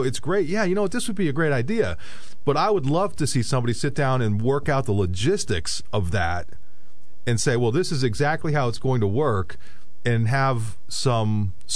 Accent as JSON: {"language": "English", "town": "Hazleton", "region": "Pennsylvania", "country": "United States", "tie": "born or raised there", "said": "From my hometown, Hazleton."}